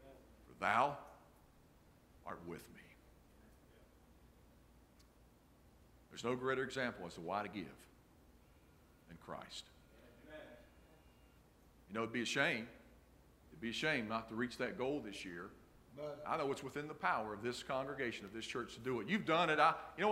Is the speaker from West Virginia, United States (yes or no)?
yes; West Virginia, United States; and I'm telling you what, I'm from West Virginia. I mean, I like my truck, man.